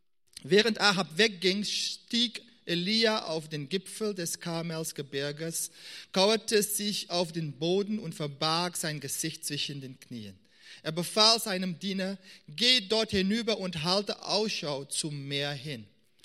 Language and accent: German; Suriname; Ich bin in Suriname aufgewachsen und ich weiß, was es bedeutet, zu hören, den Regen rauschen zu hören.